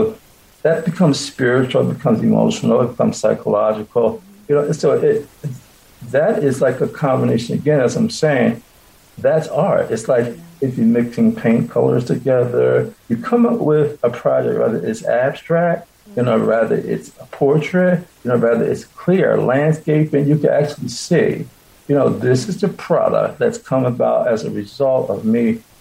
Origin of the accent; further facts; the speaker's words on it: Pennsylvania, United States; I grew up in Bartram Village. In the 70s, we moved there. And we lived on Bartram Drive.